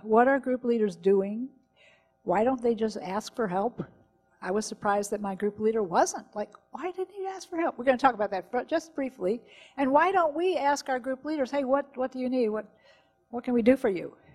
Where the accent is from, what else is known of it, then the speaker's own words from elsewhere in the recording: Chapel Hill, North Carolina, United States; from the Raleigh-Durham chapter, and I'm from Chapel Hill, North Carolina.